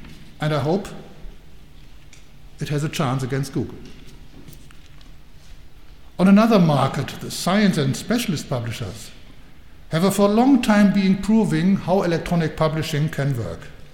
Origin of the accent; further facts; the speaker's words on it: Germany; English is a second language; you have no doubt that I'm a German, as Arno de Kemp is a Dutch, and you heard from my accent. But I try hard not to spoil my pronunciation and to become too English. I try hard to stay German.